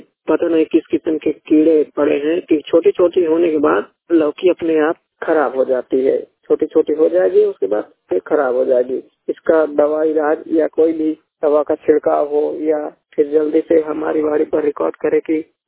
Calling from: Kaushambi, Uttar Pradesh, India; जिला कौशाम्बे उत्तर प्रदेश से बात कर रहा हूं।

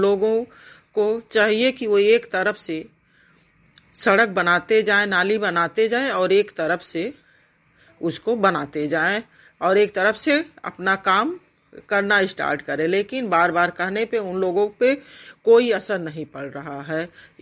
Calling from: Gorakhpur, Uttar Pradesh, India; Gorakhpur mobile बाड़ी से बोल रही हूँ। मैं साकेतपुरी कॉलोनी की निवासी हूँ।

